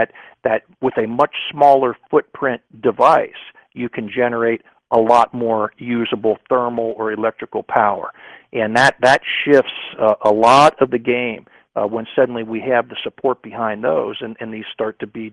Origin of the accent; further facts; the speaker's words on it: United States; Now, I am proud to say, as an American, many of the most you know, robust developments started here.